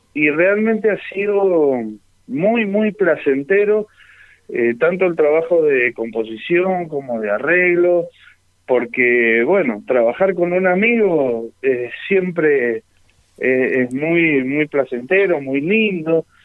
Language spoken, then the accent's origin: Spanish; Argentina; muchas veces nos decían, ¿ustedes de dónde son? Y somos de Argentina.